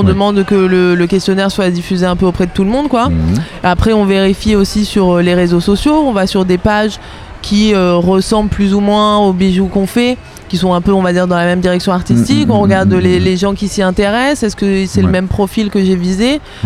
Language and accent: French; Nice, Provence-Alpes-Côte d'Azur, France; moved away; Donc nous, on est de Nice à la base. On a quitté la région. On est arrivé ici en février.